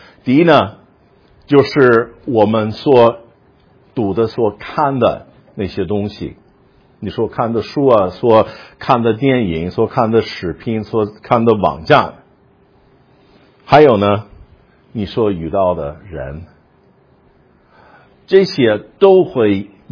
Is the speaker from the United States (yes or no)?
yes; United States; 我们是美国人，我们碰到一个英国的人